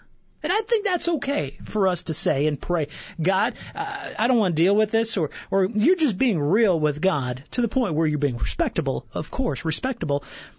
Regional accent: Chicago, Illinois, United States; And I grew up in Chicago. And growing up in Chicago, we had this garden.

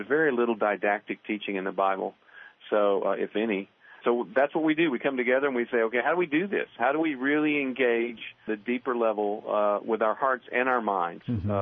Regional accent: the South, United States; So that's been a big wound for me as a Southerner that I needed help healing.

